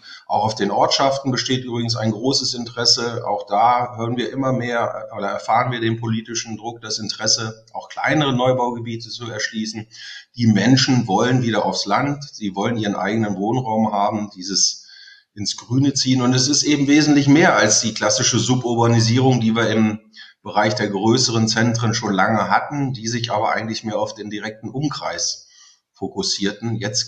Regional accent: Osterhagen, Lower Saxony, Germany; also born or lived in Bad Lauterberg; einmal über die Herkunft der Geburt, also Bad Lauterberg, dort in einem kleinen Ort mit 800 Einwohnern aufgewachsen in Osterhagen.

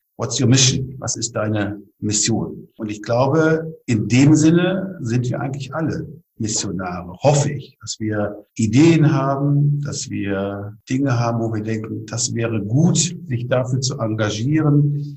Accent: Schüttorf, Lower Saxony, Germany; in meiner Heimatgemeinde in Schüttorf, in der Grafschaft Bentheim, wo ich aufgewachsen bin.

